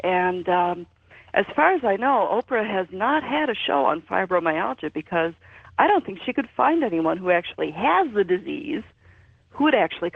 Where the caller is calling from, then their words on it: Oregon, United States; Hi, George. … I'm calling from Oregon.